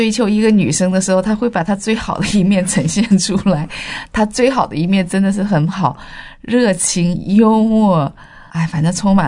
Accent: China

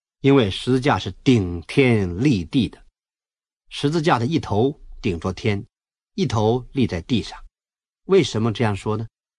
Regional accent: China; 这位戴先生他在中国做了不少工作，上帝实在重用他，我们中国人不会忘记他。

